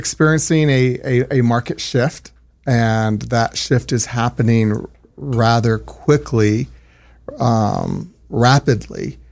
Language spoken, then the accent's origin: English; California, United States; Well, Scott, I grew up here in Orange County, lived in Laguna Beach, lived in Fullerton, Mission Viejo, Dana Point, Newport Beach.